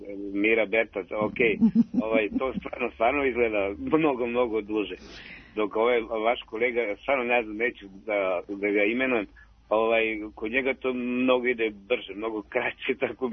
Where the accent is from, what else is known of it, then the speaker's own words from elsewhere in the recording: Bela Crkva, Vojvodina, Serbia; Iz Bele crkve.